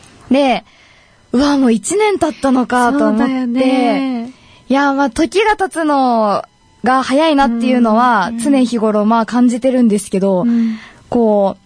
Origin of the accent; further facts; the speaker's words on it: Nagasaki, Japan; まあ私ね、生まれも育ちも長崎で、うん、当然成人式も長崎で出るつもりだったのが